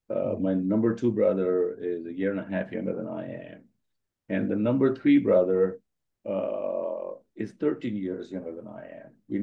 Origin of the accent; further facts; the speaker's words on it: Amritsar, Punjab, India; born there; So I was born in Amritsar, which is one of the cities in Punjab. But I never lived there